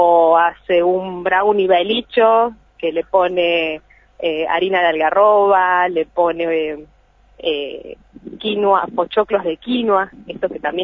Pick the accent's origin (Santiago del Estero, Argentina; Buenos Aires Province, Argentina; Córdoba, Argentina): Córdoba, Argentina; yo soy de Córdoba, vivo hace 8 años en la provincia